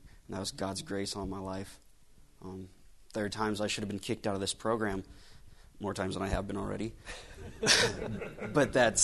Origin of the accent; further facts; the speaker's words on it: Plummer, Idaho, United States; I'm from Plummer, Idaho, 20 years old.